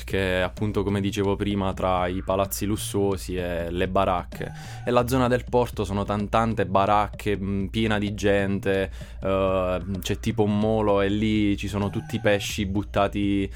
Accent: Basilicata, Italy; Troviamo le Dolomiti Lucane, quindi c'è Castelmezzano, Pietra Pertosa, che sono vicino al mio paese

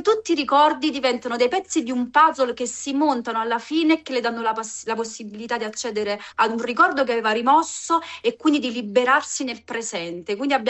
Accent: Caserta, Campania, Italy; born there; A Caserta.

